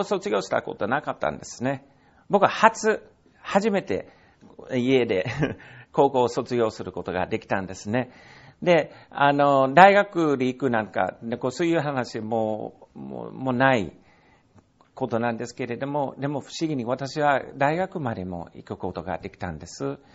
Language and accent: Japanese; Alabama, United States; Japanese is a second language; now in Osaka, Japan; 私の実家、アラバマ州、その田舎、から来たっていう話をしていて、実は先週、私のこの田舎から、何人か、6名、5名ですか ?5 名、大阪に来てくれました。